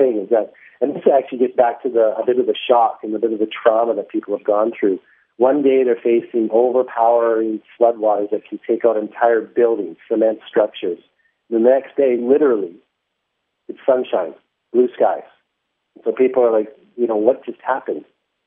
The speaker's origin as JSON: {"language": "English", "country": "Canada", "lives_now": "Philippines", "said": "I'm from Canada, so I know what the Christmas spirit means."}